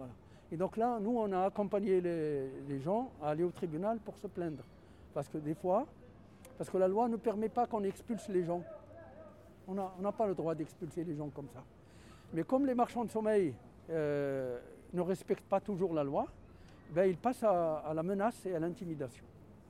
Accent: Morocco; now in France; Moi, je viens du Maroc.

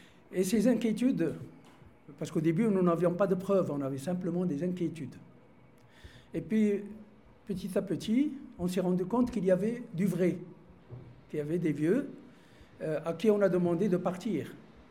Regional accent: Morocco; now in France; Moi, je suis du Maroc. Donc, c'est ni en Algérie ni en France. J'ai mes parents, mes frères et sœurs sont au Maroc. Et en France, j'ai une sœur et un frère.

